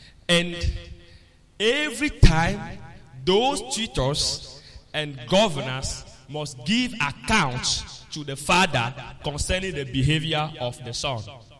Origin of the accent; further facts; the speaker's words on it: Togo; from Togo, from Pastor Donnie's church